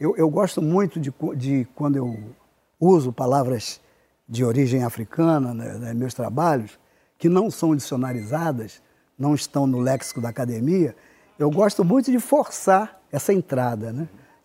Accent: Rio de Janeiro, Brazil; Eu morava no Irajá, nasci no Irajá e me criei no Irajá. Só saí com 26 anos.

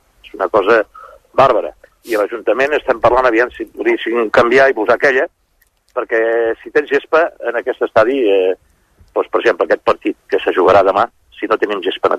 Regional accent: Palamós, Catalonia, Spain; Per nosaltres és un gran orgull, és que som palamosins. Sí. Si jo sóc de Palamós, doncs és un gran orgull per mi.

